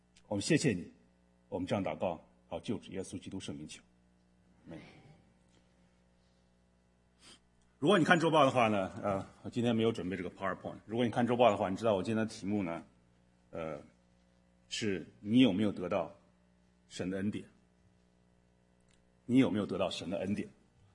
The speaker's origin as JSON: {"language": "Chinese", "country": "China", "said": "我们中国人有句话叫什么？不劳而获"}